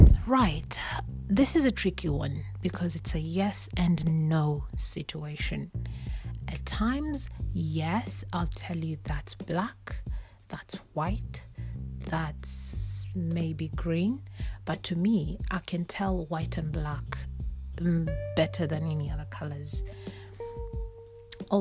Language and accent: English; Kenya; moved away as an adult; now in England; I am originally from Kenya, born and raised in Kenya. I moved to England when I was 19.